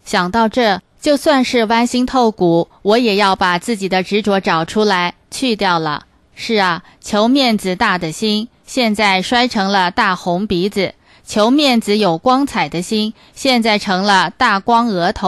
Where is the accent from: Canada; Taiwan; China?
Canada; Toronto, Ontario; 尊敬的师父好，各位同修大家好，我来自加拿大多伦多，很荣幸今天有机会在此向师父和同修们汇报一下我在协调与配合中的一点修炼体会